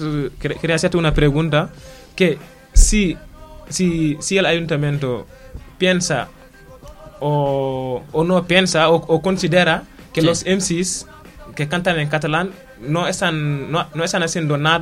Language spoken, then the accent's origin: Spanish; Senegal; yo que soy de Senegal, y si estoy aquí, hago música en Wolof o lo hago en Fula